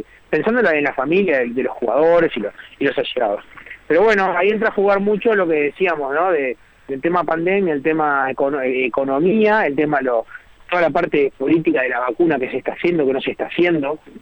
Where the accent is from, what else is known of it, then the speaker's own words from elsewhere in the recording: Uruguay; Es mucha incertidumbre porque nosotros somos un barrio de Latinoamérica, siendo un poquito ombliguista, ¿no? Si hablamos nosotros de Uruguay y pensando, ¿cuál es nuestro futuro?